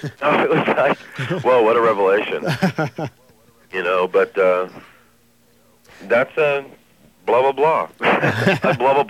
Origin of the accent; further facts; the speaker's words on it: Santa Monica, California, United States; L.A. has probably got to be, and I was born in Santa Monica and grew up here